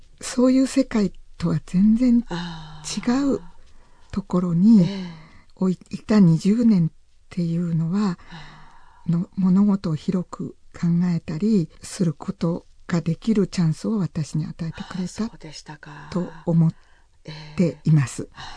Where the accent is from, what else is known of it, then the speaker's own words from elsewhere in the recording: Tokyo, Japan; 私東京の人間だったのに名古屋でしたから、やっぱり家に戻りたくなったり